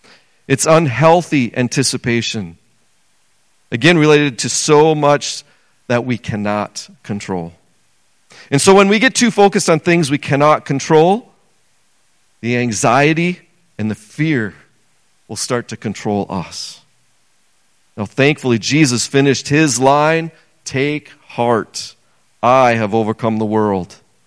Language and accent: English; Minnesota, United States; now in Becker, United States; I grew up in Minnesota. I didn't even know of Becker. And here we are.